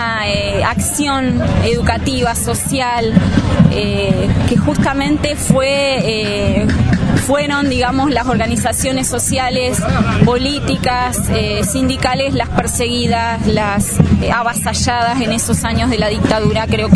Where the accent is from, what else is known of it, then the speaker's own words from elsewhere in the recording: Argentina; nos une hoy en la plaza y nos une como pueblo argentino